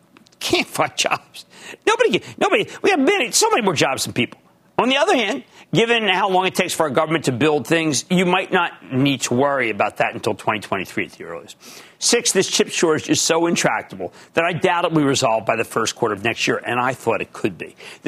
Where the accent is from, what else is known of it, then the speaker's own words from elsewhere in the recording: New Jersey, United States; I want to go to Jason in my home state of New Jersey.